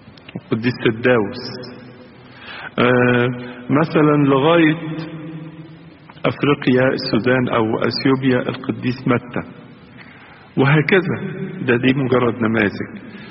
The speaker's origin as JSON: {"language": "Arabic", "country": "Egypt", "said": "وبعدين بقول له زرت الأديورة القبطية عندنا في مصر؟"}